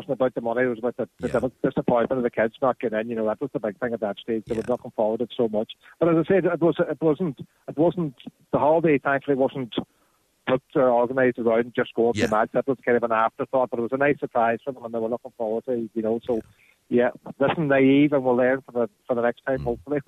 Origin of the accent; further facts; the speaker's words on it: Ireland; listen, we're here on holidays, we're from Ireland.